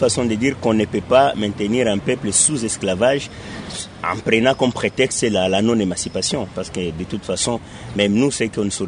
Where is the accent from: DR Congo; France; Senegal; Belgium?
DR Congo; nous sommes tous égaux, nous sommes tous des Congolais avec le même droit.